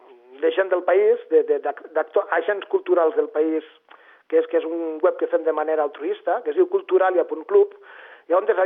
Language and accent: Catalan; Andorra; tots som catalans, però això, que som els andorrans.